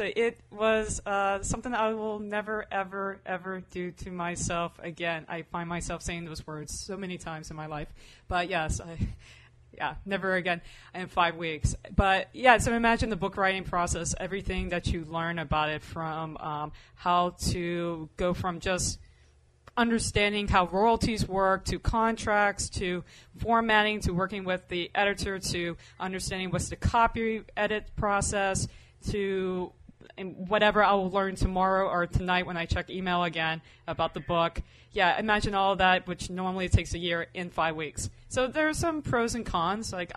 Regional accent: Waveland, Mississippi, United States; a scholarship fund that I've created for anyone who's a resident of my hometown, Waveland, Mississippi

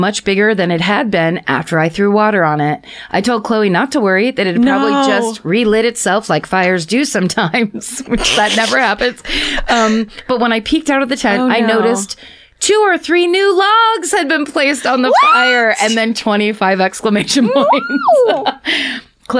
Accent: New England, United States; Don't worry, I'm from New England. Everything is wet and I wasn't worried about wildfires.

